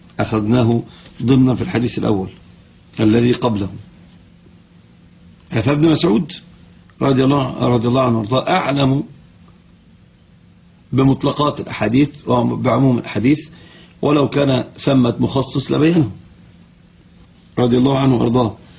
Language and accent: Arabic; Egypt; والصعيد عندنا في مصر هم يعني اكثر ناس يفعلون الوشم وغرز الابر